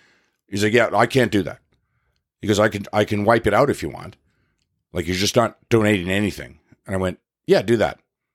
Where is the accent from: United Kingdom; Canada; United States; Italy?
Canada; I'm Canadian.